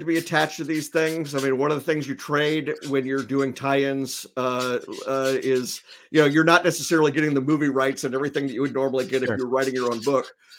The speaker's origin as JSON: {"language": "English", "town": "Memphis", "region": "Tennessee", "country": "United States", "tie": "born or raised there", "said": "I just went back for something like the 23rd time to my hometown convention in Memphis, which is called Mid-South Con."}